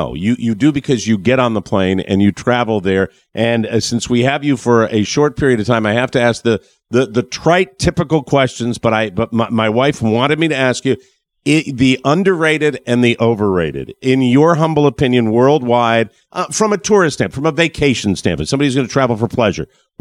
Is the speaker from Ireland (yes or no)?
yes; Ireland; it was my home country when I went over to Ireland